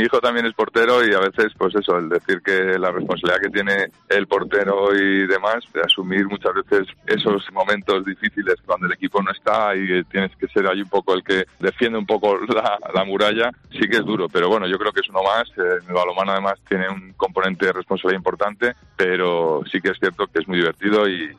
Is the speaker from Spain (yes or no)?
yes; Madrid, Community of Madrid, Spain; born there; also born or lived in Ciudad Real; now in Guadalajara, Spain; aunque yo nací en Madrid, luego, pues bueno, pues encima las circunstancias laborales, profesionales, me han hecho pasar una cantidad importante de años, 11 años prácticamente en Ciudad Real y bueno, pues ahora ya llevo 4 compartiendo vida en Guadalajara